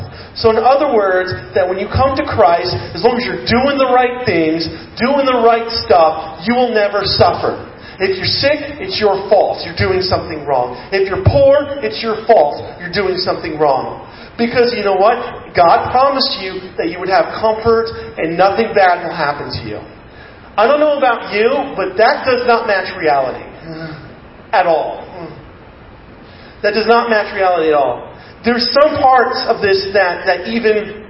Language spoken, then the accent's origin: English; United States; I love being an American because we all know Jesus is a Texan